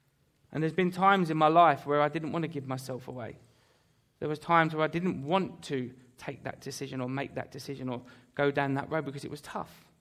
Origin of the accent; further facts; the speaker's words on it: Thamesmead, London, United Kingdom; I grew up in Thamesmead. In case, I know a lot of you have heard this, in southeast London.